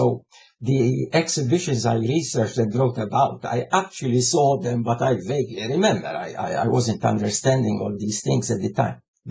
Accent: Cospicua, South Eastern Region, Malta; also born or lived in Pietà; I was born in Pietà, and we lived in Cospicua for the very first 7 years of my life. We lived in Bull Street, quite a famous street in Cospicua.

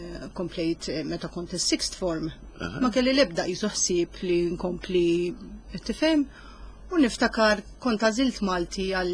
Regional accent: Burmarrad, Northern Region, Malta; also born or lived in Australia; Twelit l-Awstralja, però minn tfulijti dejjem għexx Burmarrat.

